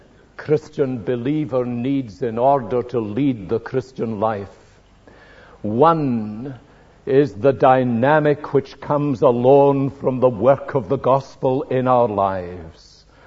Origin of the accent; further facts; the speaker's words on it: Glasgow, Scotland, United Kingdom; When I was a boy, I was brought up in Springburn, and the industrial heart of Springburn here in Glasgow is the Hyde Park Locomotive Company